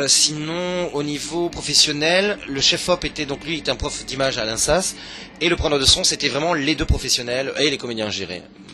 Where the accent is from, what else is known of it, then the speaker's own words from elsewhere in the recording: France; now in Brussels, Belgium; Donc, je suis français, j'habite à Bruxelles.